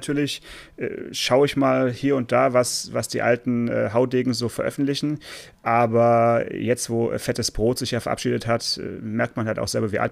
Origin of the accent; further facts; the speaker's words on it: Stuttgart, Baden-Württemberg, Germany; ich bin in Stuttgart geboren und zur Schule gegangen